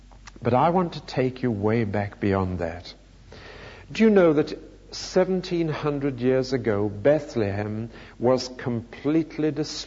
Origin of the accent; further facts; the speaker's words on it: Newcastle, North East England, United Kingdom; right across from my hometown Newcastle, or literally from a place called Wall's End, across to Carlisle.